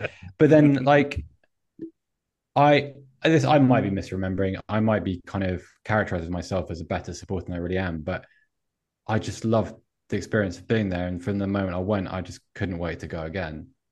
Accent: Oxford, South East England, United Kingdom; I grew up in Oxford.

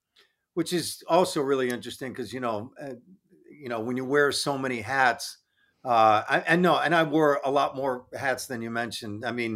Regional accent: Buffalo, New York, United States; And then I wanted to shoot it in my hometown of Buffalo.

